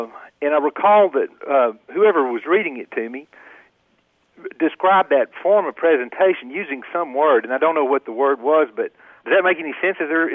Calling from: Victoria, Texas, United States; I'm calling from Victoria, Texas.

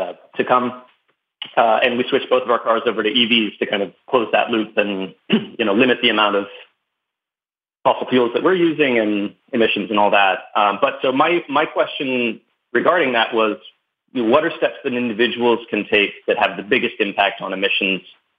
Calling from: California, United States; I'm calling from California

